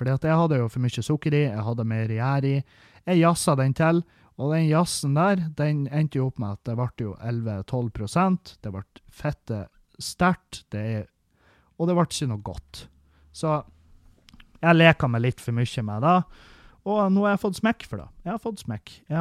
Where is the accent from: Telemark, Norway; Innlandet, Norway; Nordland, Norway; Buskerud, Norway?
Nordland, Norway; Meløy; vi har hatt hendelser i heimkommunen min der folk har gått naken rundt i bygda